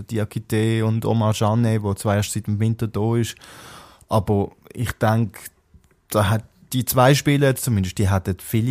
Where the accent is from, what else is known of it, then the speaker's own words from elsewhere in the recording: Valais, Switzerland; jetzt auch als Walliser hofft man sich schon